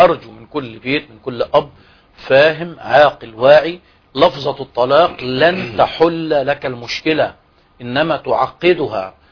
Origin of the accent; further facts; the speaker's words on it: Egypt; بالمعنى العام بتاعنا كمصريين